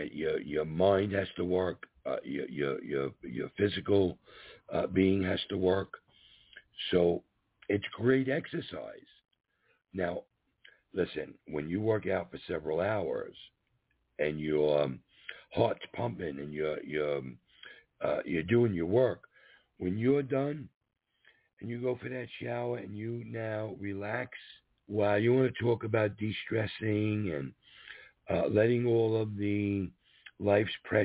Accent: New York City, New York, United States; My big thing was I come from New York City, You know, I had the Yankees and the Mets, and I wanted to play baseball. So in my town, where I lived in Lindenhurst

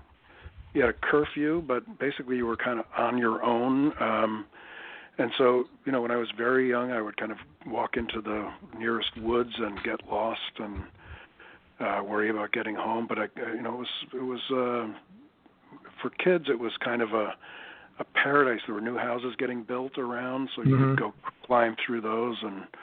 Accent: Cedar Grove, New Jersey, United States; born there; Born in New Jersey many, many, many years ago. A little town called Cedar Grove, a little post-World War II neighborhood where all the houses were built from the same blueprints.

